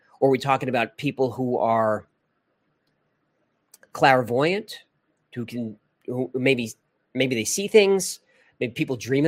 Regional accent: New York, United States; And what's worse is I'm from New York. So New Yorkers don't even know there's another country around them

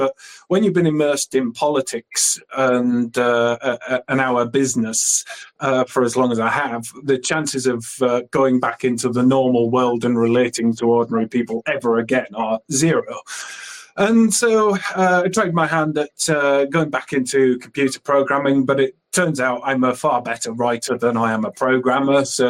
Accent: Bradford, Yorkshire and the Humber, United Kingdom; I've certainly got stories to tell from growing up in Bradford.

